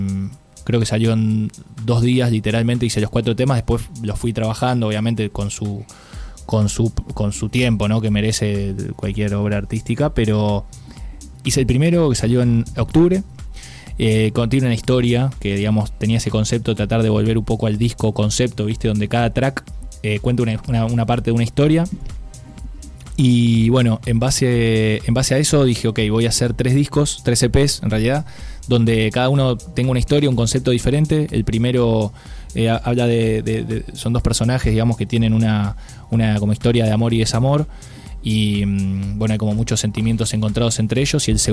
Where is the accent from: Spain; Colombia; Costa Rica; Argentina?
Argentina; Quilmes, Buenos Aires Province; Yo soy de Quilmes, de Zona Sur.